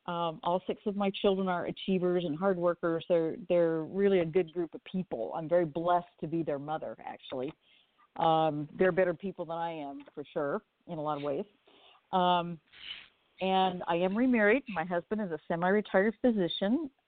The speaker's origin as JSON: {"language": "English", "region": "New Jersey", "country": "United States", "tie": "born there", "said": "But I was actually born in New Jersey. My parents were born and raised in the Bridgeton, New Jersey area."}